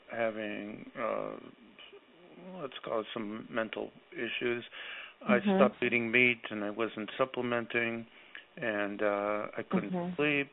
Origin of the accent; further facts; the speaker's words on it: Boston, Massachusetts, United States; I grew up in South Boston, and in South Boston there was a pizza truck, just like a ice cream truck.